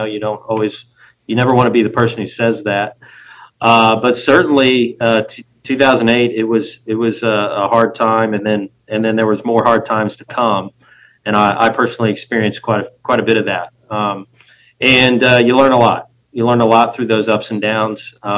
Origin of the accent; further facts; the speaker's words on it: Missouri, United States; now in Tulsa, United States; So I'm originally from outside of Kansas City, so I'm from Missouri, but I've lived in Tulsa since 2008.